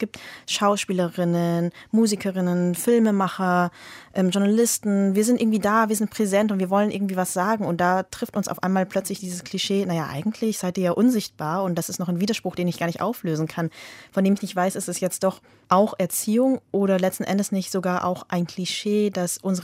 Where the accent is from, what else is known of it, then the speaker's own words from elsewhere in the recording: Pfarrkirchen, Bavaria, Germany; Also ich bin im niederbayerischen Pfarrkirchen groß geworden. Das ist ein Ort in der Nähe von der österreichischen Grenze. Wer in Niederbayern gar nichts sagt, Passau ist vielleicht so noch der nächste größere Ort. 12.000 Leute, sehr katholisch. Spießbürgerlich sagen manche, es ist eine Beamtenstadt